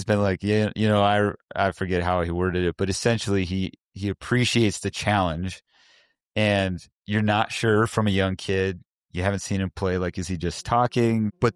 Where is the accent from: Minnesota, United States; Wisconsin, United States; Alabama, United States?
Minnesota, United States; Grew up in northern Minnesota.